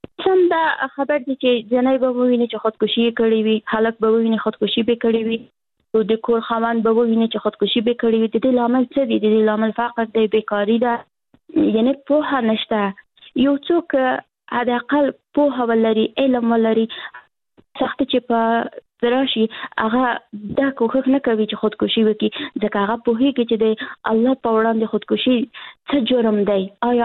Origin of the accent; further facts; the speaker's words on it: Afghanistan; زه افغان یم، مسلمان یم